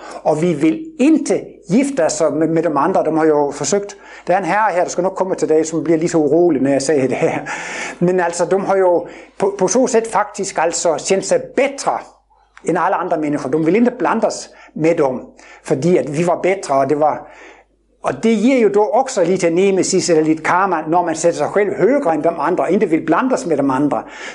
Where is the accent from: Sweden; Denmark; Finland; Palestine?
Denmark; Jutland; när jag var barn på Jylland, det var mycket fattiga och man hade fem bröder